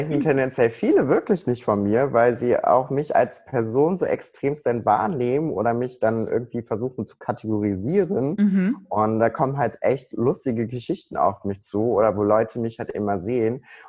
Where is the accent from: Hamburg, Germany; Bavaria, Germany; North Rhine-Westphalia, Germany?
North Rhine-Westphalia, Germany; Cologne; ich bin 26 Jahre alt, ich komme aus der wunderschönen Stadt Köln